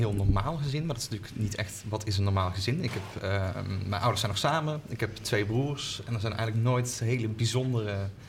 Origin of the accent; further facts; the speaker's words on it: North Brabant, Netherlands; moved away as an adult; now in Rotterdam, Netherlands; Oorspronkelijk uit Brabant, omgeving van Breda. En ik ben 13 jaar geleden naar Rotterdam verhuisd voor mijn studie aan het conservatorium daar.